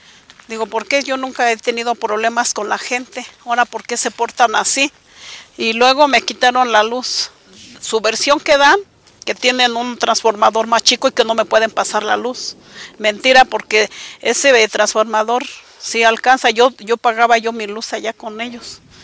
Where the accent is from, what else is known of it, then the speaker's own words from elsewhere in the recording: San Salvador Atenco, State of Mexico, Mexico; soy originaria de San Salvador, Atenco.